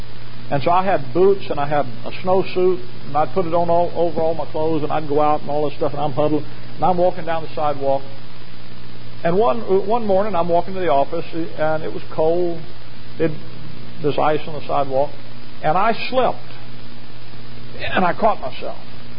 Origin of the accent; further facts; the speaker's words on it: Alabama, United States; moved away; I'm from Alabama. The wintertime just didn't sit with me the first few years we were up here.